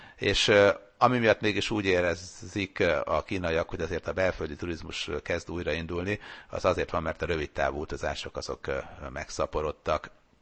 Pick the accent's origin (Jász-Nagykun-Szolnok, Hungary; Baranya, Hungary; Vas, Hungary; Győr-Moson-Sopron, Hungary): Győr-Moson-Sopron, Hungary; Sopron; born there; magam Sopronban születtem